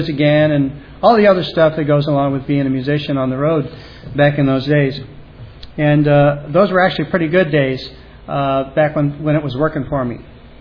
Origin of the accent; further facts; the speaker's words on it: Denver, Colorado, United States; I was raised in Denver, Colorado, and I played baseball and I played music. Pretty much, you know, everybody in my neighborhood knew me as … the baseball player